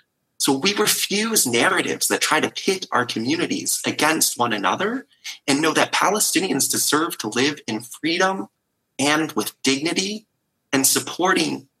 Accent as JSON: {"language": "English", "town": "East Lansing", "region": "Michigan", "country": "United States", "tie": "born or raised there", "said": "my synagogue, where I grew up in East Lansing, Michigan, Congregation Cherry Zedek, where I had my bi mitzvah"}